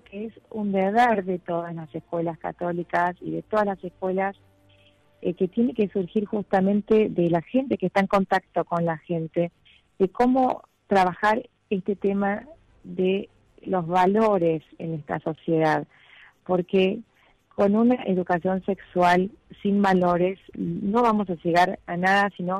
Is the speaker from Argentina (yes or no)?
yes; Argentina; como argentinos, este despertar es poder ahora seguir trabajando juntos